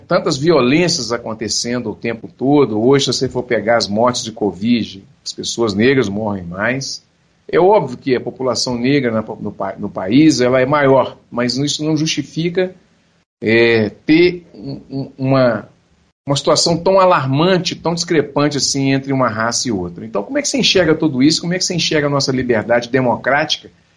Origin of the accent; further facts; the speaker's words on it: Minas Gerais, Brazil; Eu sou de Minas Gerais.